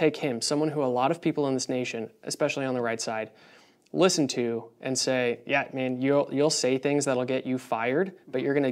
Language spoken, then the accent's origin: English; United States; born there; I was born in America, and I have a responsibility to pay attention to what's going on